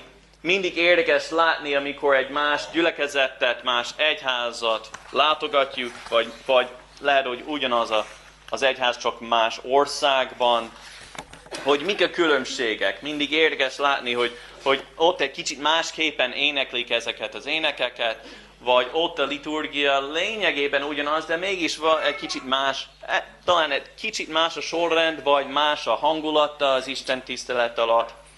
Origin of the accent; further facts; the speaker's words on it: United States; Hungarian is a second language; now in Budapest, Hungary; Amerikában nőttem fel, a presbiteriánus egyházban. Amikor idejöttem és Budapestre költöztem, még nem tudtam magyarul egyáltalán